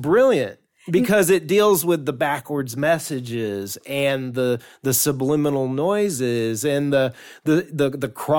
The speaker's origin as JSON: {"language": "English", "town": "Lincoln", "region": "Illinois", "country": "United States", "tie": "born or raised there", "said": "Lincoln, Illinois."}